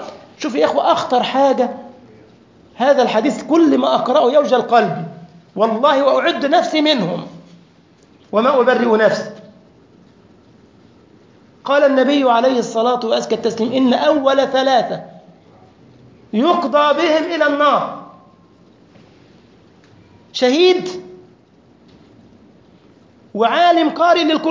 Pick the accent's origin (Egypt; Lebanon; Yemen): Egypt; now in Germany; ده أنا أذكر في لما جئنا حديثا ألمانيا، إخوة مصريين ما يعرفون ورش، عندنا في مصر ما يعرف قراءة ورش حفص